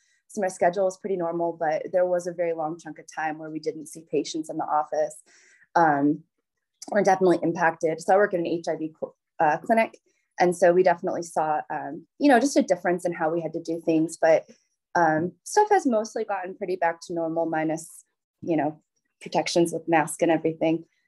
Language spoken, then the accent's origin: English; Lake Zurich, Illinois, United States; So I'm originally from Lake Zurich, Illinois, which is outside of the Chicago suburbs.